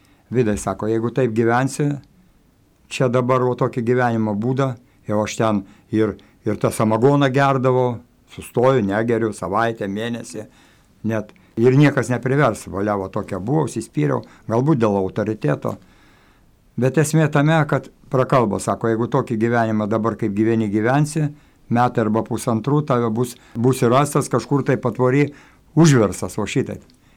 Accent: Kaunas, Kaunas County, Lithuania; Ir šiaip savo augau Kaune senamiestė, ten irgi šiokį tokį turėjau ir vardą ir autoritetą

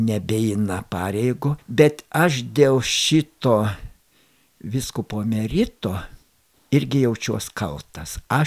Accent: Aukštaitija, Lithuania; knygnešių daugiausia buvo aukštaičių, mano gimtojo krašto, juk ir dabar netoli Panevėžio yra knygnešių muziejus

